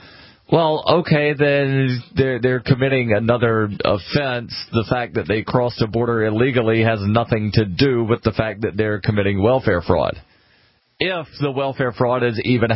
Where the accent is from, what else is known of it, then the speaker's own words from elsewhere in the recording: Alabama, United States; I'm from Alabama, so maybe up in New Hampshire the word Oreo doesn't get thrown around as a racist term, but where I'm from, it most definitely is.